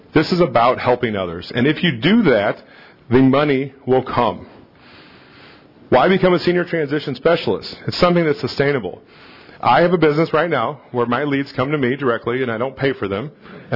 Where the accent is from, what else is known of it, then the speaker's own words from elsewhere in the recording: St. Louis, Missouri, United States; I'm from St. Louis. It's always baseball references for me.